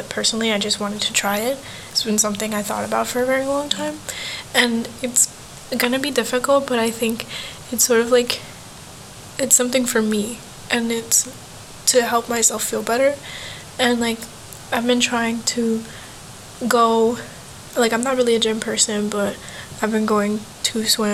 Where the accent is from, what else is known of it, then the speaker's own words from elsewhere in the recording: New York, United States; He was like, where are you from? Are you Indonesian? Are you Filipino? I was like, bro, I'm from New York.